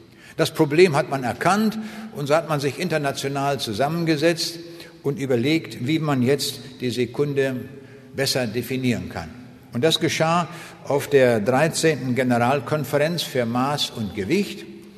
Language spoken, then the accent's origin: German; Braunschweig, Lower Saxony, Germany; in Braunschweig, wo ich herkomme und wo ich selbst 30 Jahre lang als leitender Wissenschaftler gearbeitet habe.